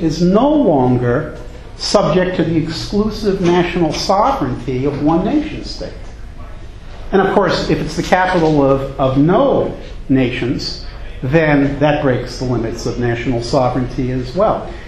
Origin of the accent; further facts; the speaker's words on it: New Jersey, United States; I grew up with Hasidic Jews in my hometown of New Jersey.